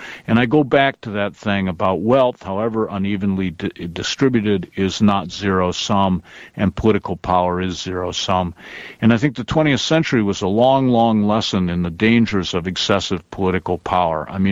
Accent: Toledo, Ohio, United States; I come from a blue-collar town. I grew up in Toledo, Ohio.

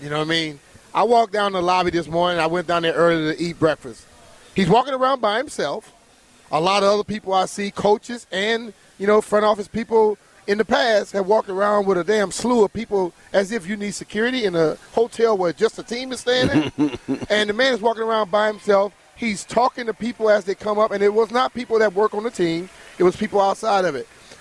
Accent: Louisiana, United States; I'm from Louisiana, and guess what? This is what I remember growing up on.

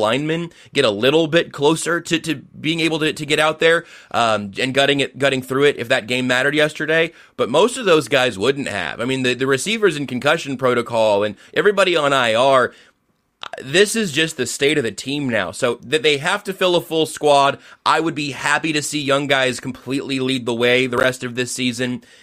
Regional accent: Kansas, United States; also born or lived in Wichita; now in Missouri, United States; I was born in Wichita. I spent the first 10 years of my life there. My family moved up to the Kansas side of the KC metro area. At that point, I went to school on the Kansas side and then moved to this place here in Missouri in 2020

